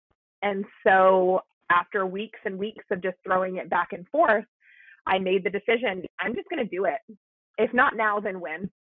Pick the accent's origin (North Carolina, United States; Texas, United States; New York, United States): Texas, United States; Houston; also born or lived in Montana; I was born and raised in Houston, and most of my family still lives here